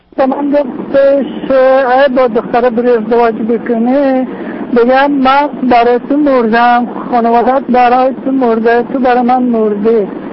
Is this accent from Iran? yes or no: no; Afghanistan; خب من از افغانی هستم.